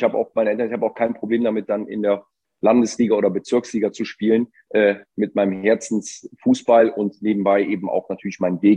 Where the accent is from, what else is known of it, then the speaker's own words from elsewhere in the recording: Mönchengladbach, North Rhine-Westphalia, Germany; Also ich bin geboren in Mönchengladbach